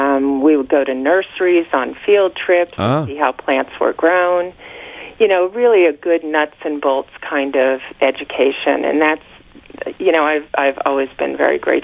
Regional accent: Cincinnati, Ohio, United States; You know, growing up in Cincinnati, there is not salt water.

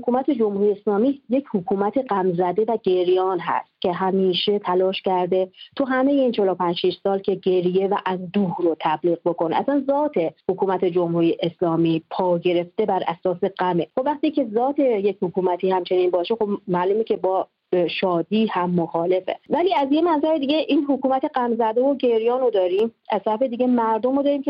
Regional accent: Iran; همه ما کسانی که در ایران زندگی کردیم، در اون به دنیا اومدیم، بزرگ شدیم

